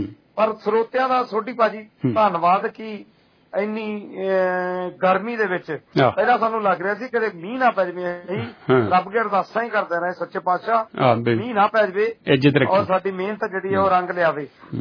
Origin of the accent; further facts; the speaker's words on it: Punjab, India; ਪਰ ਅਸੀਂ ਦੁਆਬੇ ਵਾਲੇ ਹਮੇਸ਼ਾ ਹੀ ਉਹਨਾਂ ਨੂੰ ਤਤਪਰ ਰਹਿੰਦੇ ਆ